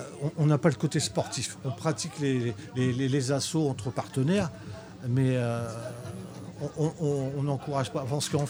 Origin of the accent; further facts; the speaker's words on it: Le Havre, Normandy, France; Moi, je viens du Havre